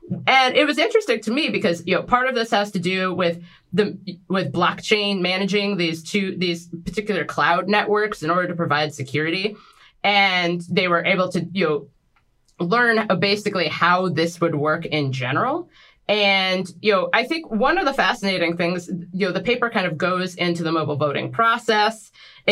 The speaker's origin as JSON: {"language": "English", "region": "Ohio", "country": "United States", "said": "in my home state of Ohio"}